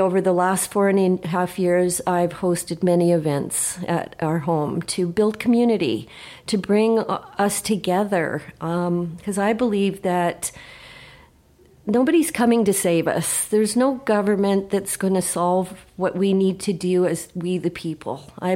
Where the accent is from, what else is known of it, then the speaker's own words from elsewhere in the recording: Ontario, Canada; also born or lived in Calgary; now in Armstrong, Canada; I was born and raised in Ontario. I went to the University of Toronto, graduated in 1980, moved to Calgary, lived there for about